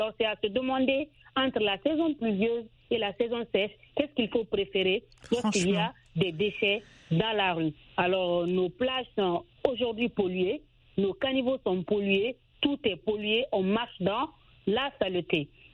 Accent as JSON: {"language": "French", "country": "Guinea", "said": "Chez nous, en Guinée, pour s'en débarrasser, on les brûle en plein air."}